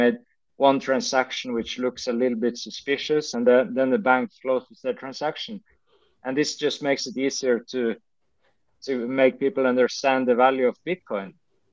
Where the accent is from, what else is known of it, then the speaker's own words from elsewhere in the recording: Norway; I'm not an American, but I'm a Norwegian. I'm from Europe, and maybe they will also go after me.